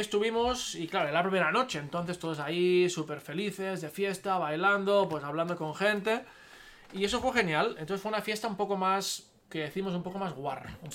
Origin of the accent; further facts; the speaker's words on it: Barcelona, Catalonia, Spain; si yo, que soy de Barcelona, catalán, les digo que Madrid está bien